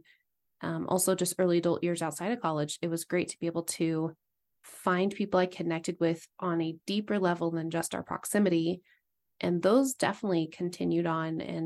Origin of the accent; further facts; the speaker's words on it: East Coast, United States; also born or lived in Massachusetts; I went from high school in Massachusetts I grew up mainly on the East Coast, and then went to Idaho for college.